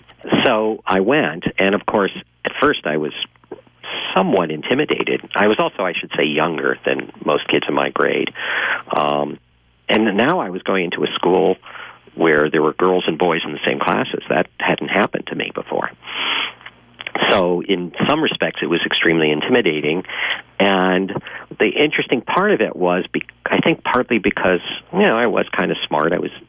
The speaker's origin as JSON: {"language": "English", "town": "Los Angeles", "region": "California", "country": "United States", "tie": "born or raised there", "said": "I mean, it was very funny growing up in Los Angeles, where nobody walks anywhere, right?"}